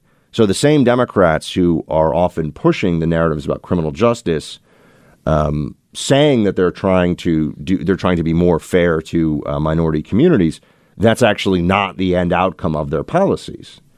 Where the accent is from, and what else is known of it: New York, United States